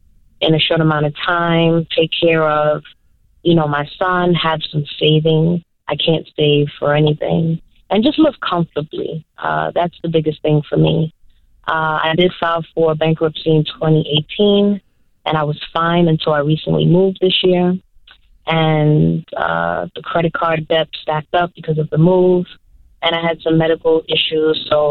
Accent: New York City, New York, United States; Well, I'm actually from New York City, but I moved from a studio apartment to a two-bedroom co-op building.

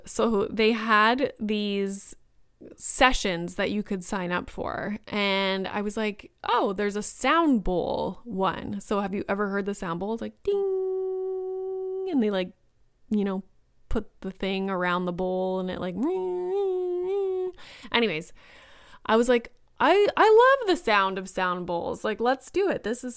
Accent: Ontario, Canada; I'm from Northern Ontario.

